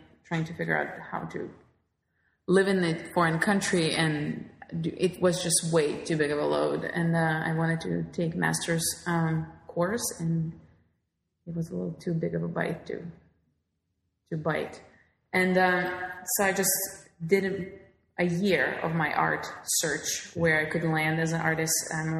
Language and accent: English; Lithuania; now in San Francisco, United States; I am from Lithuania. I'm 100% Lithuanian.